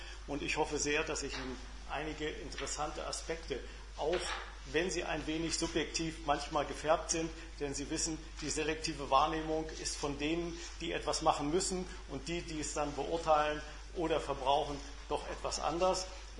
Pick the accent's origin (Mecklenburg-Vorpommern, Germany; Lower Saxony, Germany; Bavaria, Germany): Mecklenburg-Vorpommern, Germany; Schwerin; Ich stamme also aus Schwerin